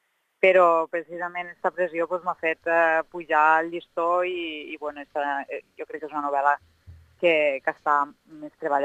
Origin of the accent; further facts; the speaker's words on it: Amposta, Catalonia, Spain; born there; jo vaig néixer a Amposta